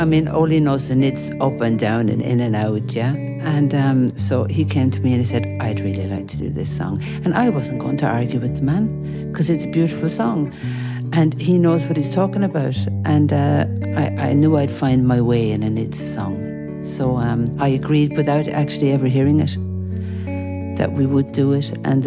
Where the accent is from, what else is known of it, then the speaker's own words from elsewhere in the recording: Ireland; now in Switzerland; I mean, I come from Ireland